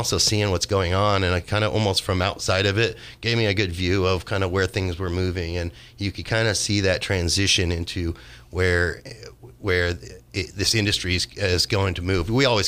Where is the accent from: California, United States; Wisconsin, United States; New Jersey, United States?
California, United States; Willits; I grew up in Mendocino County in Willits, and growing up in Willits, you kind of have to get out in the hills